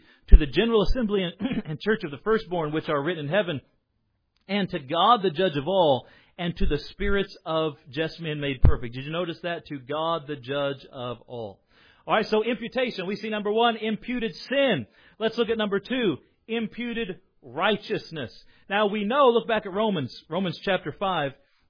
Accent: United States; I love America. I'm American inside and out, and I'm thankful to be born here.

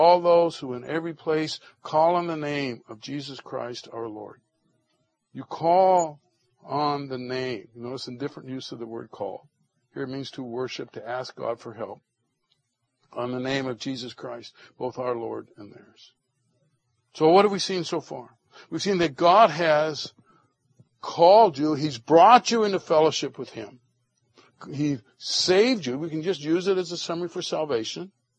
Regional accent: California, United States; You all know that I'm from Southern California.

